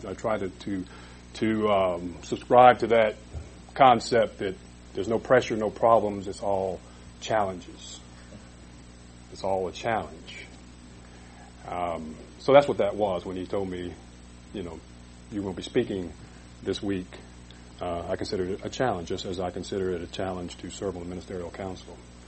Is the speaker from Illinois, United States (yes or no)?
no; Charleston, South Carolina, United States; I am from Santee. I say Santee, actually Charleston, below Charleston, South Carolina.